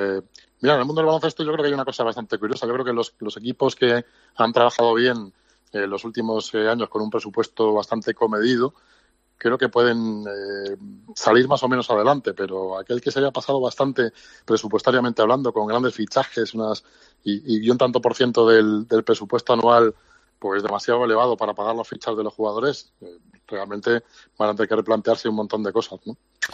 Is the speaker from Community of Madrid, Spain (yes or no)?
yes; Torrejón de Ardoz, Community of Madrid, Spain; Sí, hombre, que somos de Torrejón de toda la vida.